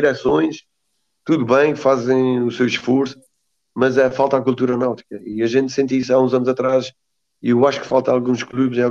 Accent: Azores, Portugal; born there; eu por acaso eu gosto de me sentir açoriano e não micalense. Eu nasci em São Miguel, mas sempre andei por todas as ilhas

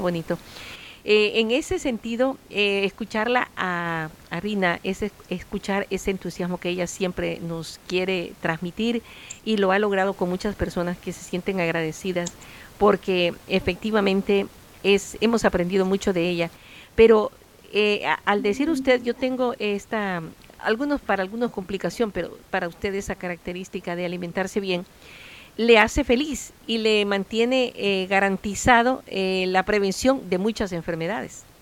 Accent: El Salvador; nosotros como centroamericanos y sobre todo salvadoreños somos bien frijoleros

